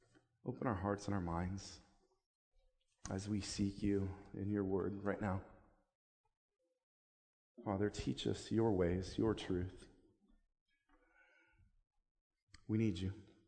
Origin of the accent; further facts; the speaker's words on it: Buffalo, New York, United States; I have some really fond memories, especially of the church that I grew up in Buffalo. I was at that church till I was 16